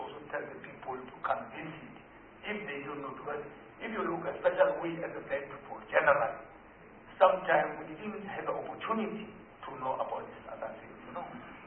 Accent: Limpopo, South Africa; I came from Limpopo province.

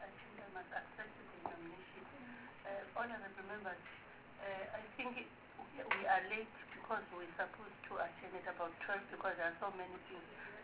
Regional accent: Eastern Cape, South Africa; Let me introduce myself first. … from the Eastern Cape.

